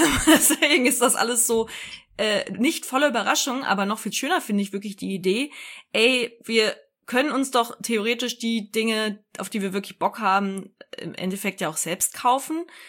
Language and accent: German; Kassel, Hesse, Germany; Ich komme aus Nordhessen, aus Kassel.